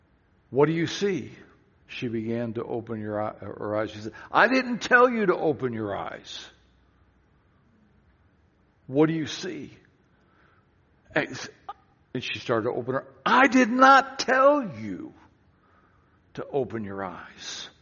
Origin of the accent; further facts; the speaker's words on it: Seattle, Washington, United States; Back in Seattle, I grew up in West Seattle.